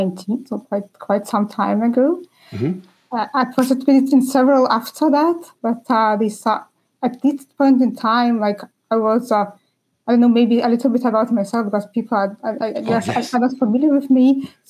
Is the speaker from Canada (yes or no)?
no; Lithuania; and I'm from Lithuania.